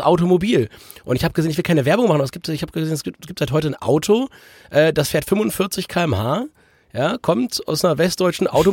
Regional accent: Hamburg, Germany; gerade wenn man so wie ich als Hamburger sehr, sehr häufig dazu tendiert, aufgrund der schieren Nähe an die Schleswig-Holsteiner Ostsee zu fahren

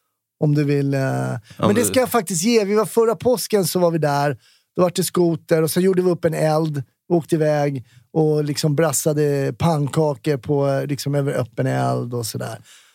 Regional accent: Stockholm, Stockholm County, Sweden; jag är uppvuxen i Stockholm.

